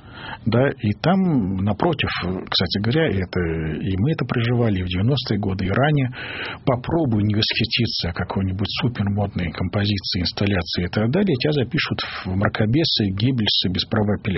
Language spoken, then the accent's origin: Russian; Moscow, Russia; я еще и москвич